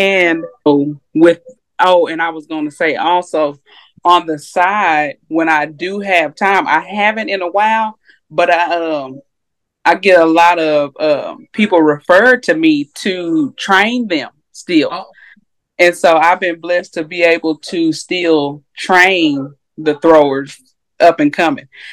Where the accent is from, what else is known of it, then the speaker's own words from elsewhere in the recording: DeSoto, Texas, United States; now in Belmead, United States; Oh, and I'm from DeSoto. I don't know if y'all know.